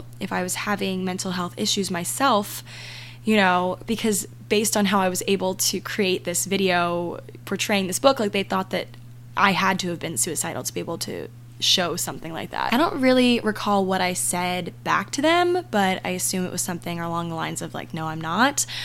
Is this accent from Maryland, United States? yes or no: yes; Maryland, United States; my town, my hometown in Maryland, was a huge suicide town.